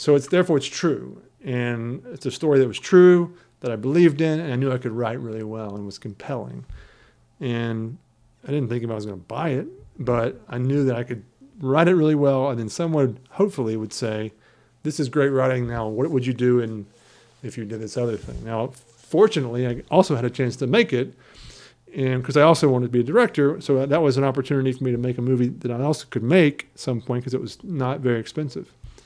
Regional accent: Georgia, United States; So I grew up in Georgia. Went to film school.

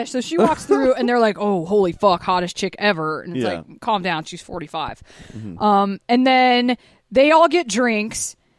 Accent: Atlanta, Georgia, United States; I grew up in Atlanta. Like, there's nothing where we grew up like

